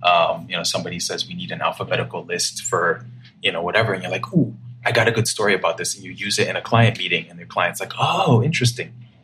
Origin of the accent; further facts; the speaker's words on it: Nigeria; moved away as an adult; now in United States; I grew up in Nigeria, for those of you who don't know, moved back and forth between there and the United States a little bit when I was a child, and then moved to the US, you know, for college.